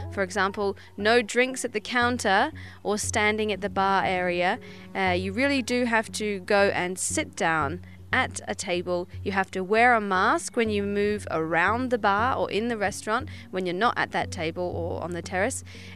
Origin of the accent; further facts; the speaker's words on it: New Zealand; I'm from New Zealand, so any chance I get, I'll bring them up.